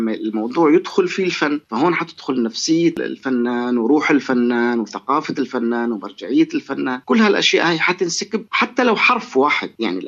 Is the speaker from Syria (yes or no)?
yes; Syria; بس أنا وجدت من واجبي كسوري أنه ما أستطيع القفز فوق سوريا